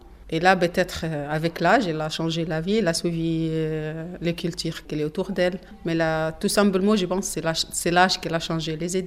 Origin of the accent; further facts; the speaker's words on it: Esna, Luxor Governorate, Egypt; French is a second language; moved away as an adult; Je viens de Sud d'Égypte, dans une petite ville qui s'appelle Esna, entre Louxor et Assouan.